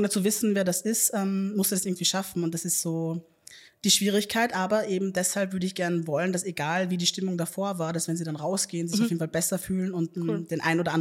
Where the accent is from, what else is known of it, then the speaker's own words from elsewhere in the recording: Upper Austria, Austria; now in Vienna, Austria; in dem Bundesland, wo ich aufgewachsen bin, in Oberösterreich